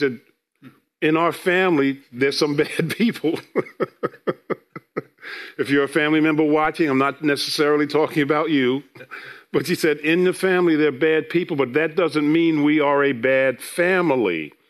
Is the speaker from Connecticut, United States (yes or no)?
no; Queens, New York, United States; I was born in South Ozone Park, Queens. Some call it Jamaica, Queens, but it's really South Ozone Park.